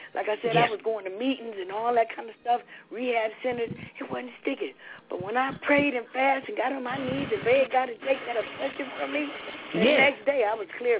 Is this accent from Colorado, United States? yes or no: no; Toledo, Ohio, United States; I'm from Toledo, Ohio.